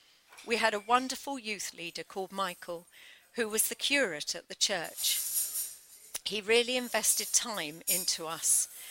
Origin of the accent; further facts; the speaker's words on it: Beckenham, South East England, United Kingdom; born there; So I was born in Beckenham in Kent in 1954 into a lovely family unit.